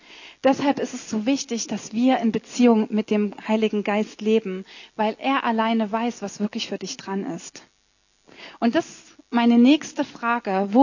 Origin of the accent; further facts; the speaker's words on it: Germany; aber wir als Deutsche, wir lieben das so gern.